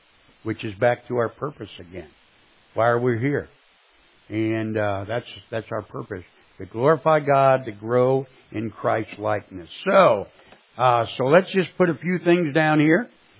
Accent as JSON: {"language": "English", "town": "St. Louis", "region": "Missouri", "country": "United States", "tie": "born or raised there", "said": "I grew up in St. Louis, Missouri"}